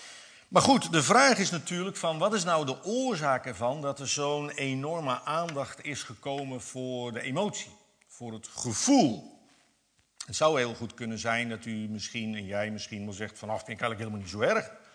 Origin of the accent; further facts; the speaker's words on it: South Holland, Netherlands; Ik kom zelf uit de Alblasserwaard. En dat is de strook, zeg maar, die loopt vanuit Zeeland, Alblasserwaard, zo over de Veluwe richting Staphorst. De bekende Bijbelbelt. Hardwerkende boeren. Ik kom zelf uit een boerenfamilie.